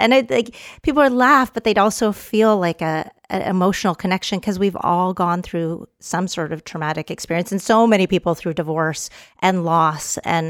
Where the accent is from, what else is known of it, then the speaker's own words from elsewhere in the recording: Canada; now in United States; I'm a Canadian Texan. Howdy, eh?